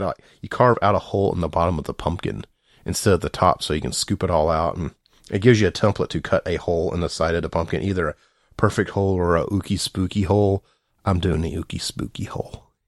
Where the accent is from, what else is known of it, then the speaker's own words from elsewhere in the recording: the South, United States; I bought these at Walmart because I'm from the South and that's where you buy everything.